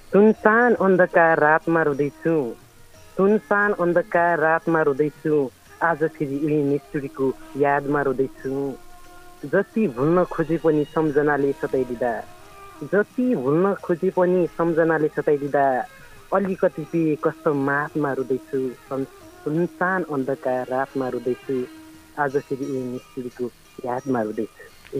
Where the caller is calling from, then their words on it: Sudurpashchim Province, Nepal; म यता कैलालीदेखि